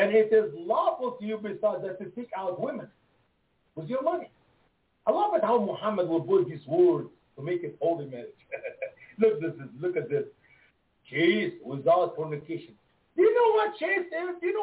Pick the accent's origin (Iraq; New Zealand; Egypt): Egypt; English is a second language; Where are you from? I said, I'm from Egypt. I said, I can read Arabic.